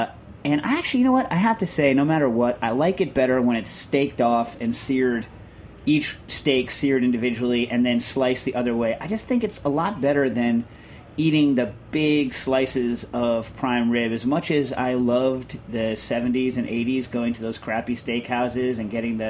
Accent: United States; Right, but I'm personally ashamed as an American

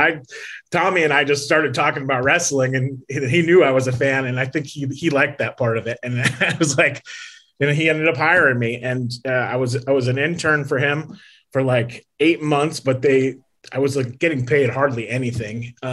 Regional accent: Las Vegas, Nevada, United States; also born or lived in Connecticut; Well, I was born in Connecticut, actually. So the WWE was right in my backyard. But then I moved to Las Vegas as a kid

